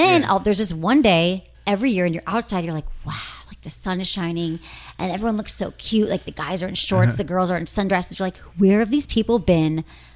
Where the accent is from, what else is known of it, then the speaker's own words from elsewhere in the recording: Michigan, United States; And I grew up in Michigan where it was, you know, you get like 20.